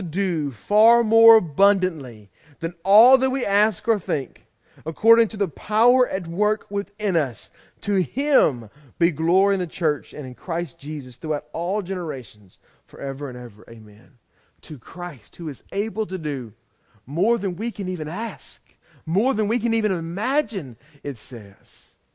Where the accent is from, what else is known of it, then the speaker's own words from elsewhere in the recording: Louisiana, United States; Doesn't matter that we're Americans, doesn't matter that we're from Louisiana and we're hashtag Louisiana strong